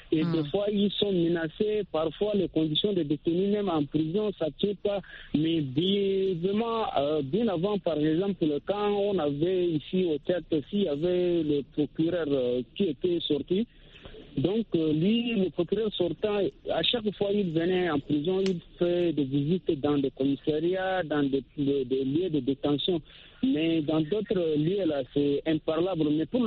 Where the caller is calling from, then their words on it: N'Djamena, Chad; Oui, c'est de Tindamène au Tchad ici, dans la capitale.